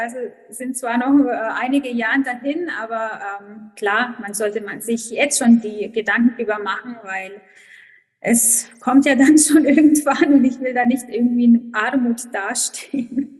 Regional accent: Croatia; German is a second language; moved away as an adult; now in Augsburg, Germany; ich bin 34 Jahre alt. Ursprünglich komme ich aus Kroatien, aber seit knappen 7 Jahren wohne ich in Deutschland, genau in Augsburg, Bayern

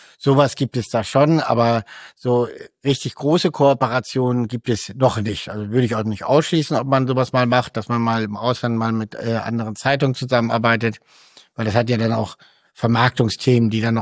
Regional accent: Kusel, Rhineland-Palatinate, Germany; Das weiß ich deshalb, weil ich bin auch aus Kusel.

